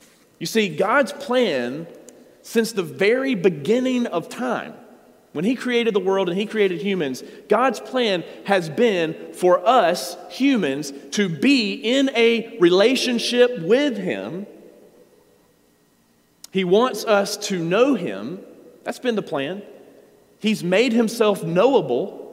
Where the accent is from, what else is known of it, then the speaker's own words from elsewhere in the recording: Georgia, United States; hey, I grew up in Georgia. My family lives in Atlanta.